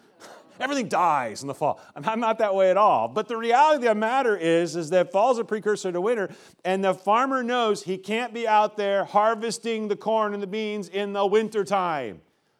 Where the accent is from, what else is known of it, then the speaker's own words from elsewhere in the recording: Nebraska, United States; When I grew up in Nebraska, okay, it was a family affair, and most of my mom's relatives were Swedish Americans